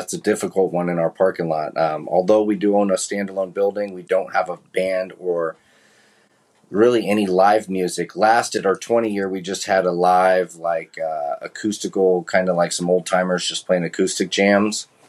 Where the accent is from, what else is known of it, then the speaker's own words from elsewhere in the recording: Danville, Illinois, United States; Well, I mean, I grew up in a small town in central Illinois. It's town called Danville, Illinois. It's near Champaign, Urbana, right off of I-70.